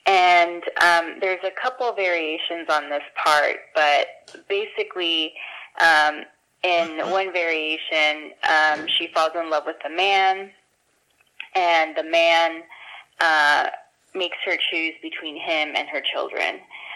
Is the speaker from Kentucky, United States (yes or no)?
no; Eagle Pass, Texas, United States; I grew up in Eagle Pass, Texas, which is on the border of Texas, right by the Rio Grande River.